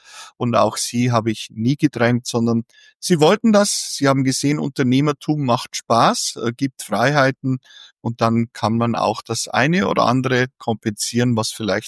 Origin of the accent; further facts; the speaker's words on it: Bavaria, Germany; now in Kiel, Germany